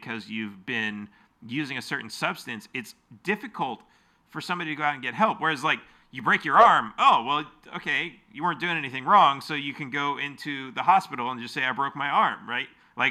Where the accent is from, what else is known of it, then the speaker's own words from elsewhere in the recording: Los Angeles, California, United States; I mean, I grew up in Los Angeles and we used to think like, yeah, the entire world must live in cities like this.